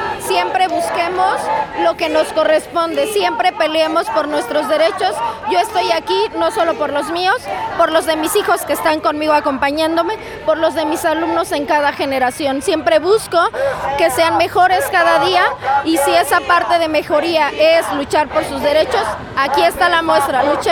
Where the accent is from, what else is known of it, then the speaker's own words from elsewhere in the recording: Mexico; Nosotros somos mexicanos, es mi país.